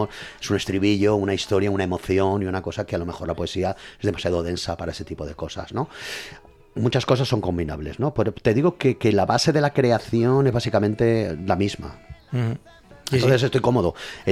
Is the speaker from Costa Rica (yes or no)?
no; Benetússer, Valencian Community, Spain; mi pueblo, de Benetusser, que le tengo mucho cariño también.